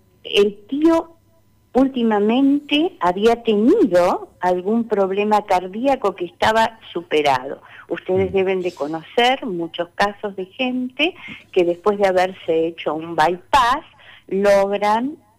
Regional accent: Zapala, Neuquén, Argentina; born there; now in Bahía Blanca, Argentina; yo nací en Zapala, así que mi lugar de origen es ese. Pero aquí estoy en Bahía Blanca con mi esposo

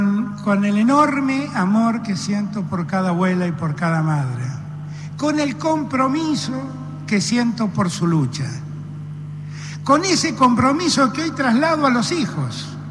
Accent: Argentina

